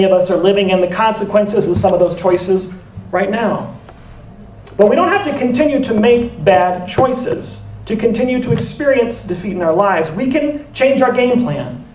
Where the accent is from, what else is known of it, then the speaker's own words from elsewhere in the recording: Louisiana, United States; I'm from Louisiana, right? And so we would we'd go deep sea fishing